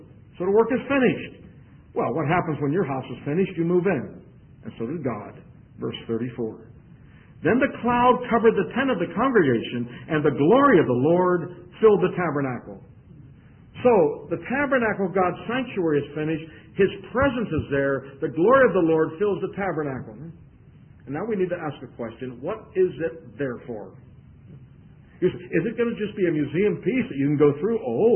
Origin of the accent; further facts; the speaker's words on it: Pittsburgh, Pennsylvania, United States; but I grew up in Pittsburgh, so guess which one I'm going to use.